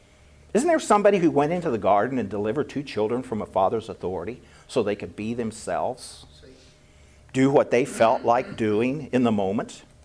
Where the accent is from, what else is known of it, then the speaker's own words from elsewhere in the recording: Kansas, United States; See, I'm from Kansas.